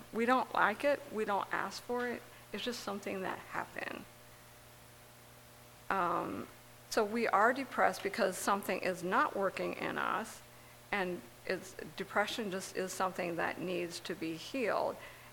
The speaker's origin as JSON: {"language": "English", "region": "Indiana", "country": "United States", "tie": "born or raised there", "lives_now": "Guy's Mills, United States", "said": "I grew up in Indiana in an Amish community."}